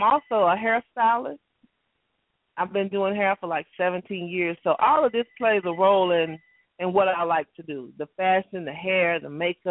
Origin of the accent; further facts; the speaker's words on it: Huntsville, Texas, United States; now in Houston, United States; Well, I am originally from Huntsville, Texas, and I moved to Houston 6 years ago.